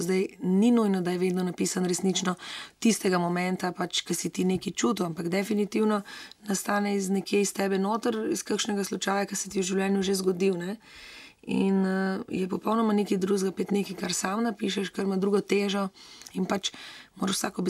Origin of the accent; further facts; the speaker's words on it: Littoral, Slovenia; jaz sem Primorka, ampak ne opredeljujem se takole recimo. Bolj se počutim Slovenka